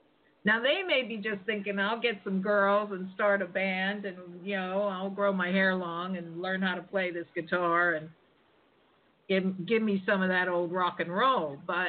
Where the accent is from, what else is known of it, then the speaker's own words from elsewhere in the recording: Pittsburgh, Pennsylvania, United States; And I was from Pittsburgh, not London, right?